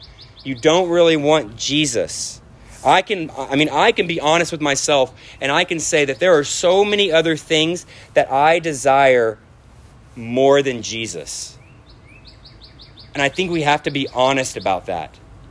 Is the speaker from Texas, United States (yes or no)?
yes; Corpus Christi, Texas, United States; And I mean, I grew up in Corpus Christi Bay and my uncle would take me sailing and I just hated it.